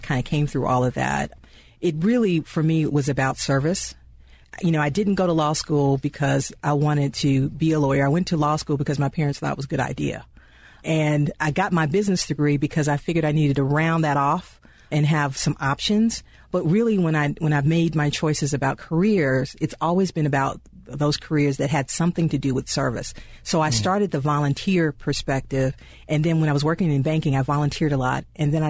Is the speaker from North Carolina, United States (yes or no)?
no; Georgia, United States; Well, see, I grew up in Southwest Georgia. So all Benny. That's right on the Florida line.